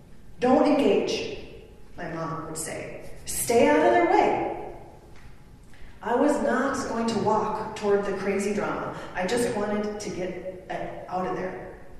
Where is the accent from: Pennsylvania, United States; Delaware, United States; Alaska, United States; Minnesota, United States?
Minnesota, United States; Silver Bay; I grew up in Silver Bay, a very small town.